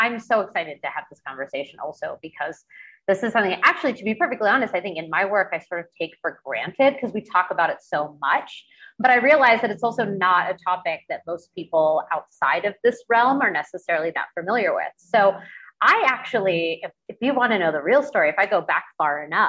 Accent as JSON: {"language": "English", "region": "Virginia", "country": "United States", "tie": "born or raised there", "said": "I grew up in Northern Virginia, DC metropolitan area."}